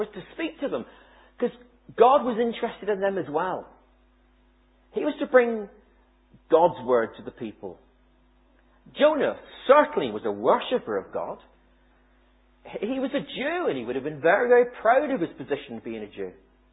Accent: Plymouth, South West England, United Kingdom; born there; My my heritage is Cornish. My mum and dad are from Cornwall. Actually, I was born in Plymouth, but mum and dad are plain Cornish heritage, which makes me a Celt. And either way, I'm not English anyway

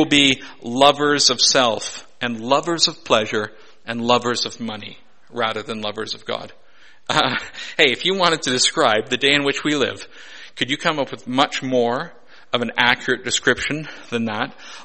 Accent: Canada; I'm a Canadian

